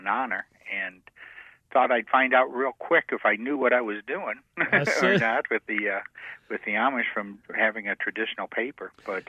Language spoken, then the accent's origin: English; England, United Kingdom; now in United States; being English and growing up